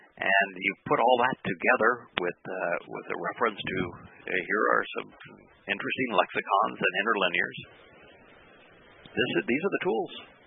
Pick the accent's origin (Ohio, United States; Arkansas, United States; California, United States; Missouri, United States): Missouri, United States; I'm from Missouri, the show me state, and you've got to prove it.